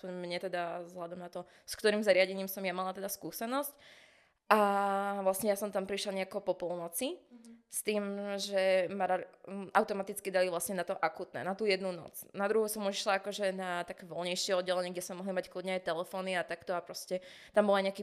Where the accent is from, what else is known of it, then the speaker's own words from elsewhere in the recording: Banská Bystrica, Banská Bystrica Region, Slovakia; now in Bratislava, Slovakia; čo som vlastne z Bystrice, že okej, potrebujem vypadnúť z tohto mesta